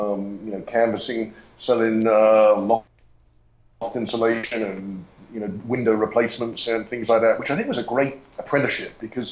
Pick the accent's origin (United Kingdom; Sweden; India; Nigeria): United Kingdom; England; moved away as an adult; now in United States; Well, my accent's from England a long time ago, so I left England when I was 26 years old and came to the US, and I'd always wanted to come here, and I've always lived in the Bay Area.